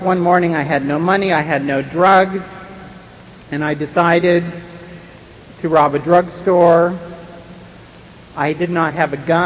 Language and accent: English; San Francisco, California, United States; and I grew up in San Francisco where I still live and where I used and where I got clean.